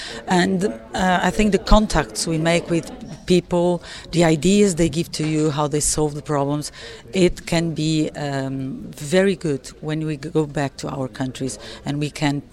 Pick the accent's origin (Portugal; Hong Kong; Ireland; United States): Portugal; I'm from Portugal in Europe.